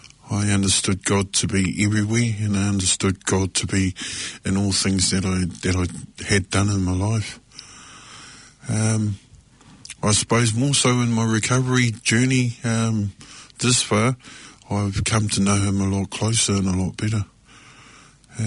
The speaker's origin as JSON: {"language": "English", "country": "New Zealand", "first_language": "English", "said": "I've picked up connections to who I am as a Māori, to my people again."}